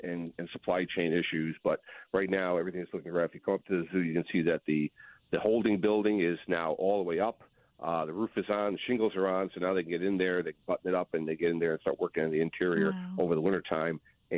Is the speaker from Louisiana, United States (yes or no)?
no; Stratford, Connecticut, United States; When I was growing up in Stratford and looking to work in with animals, I came to the zoo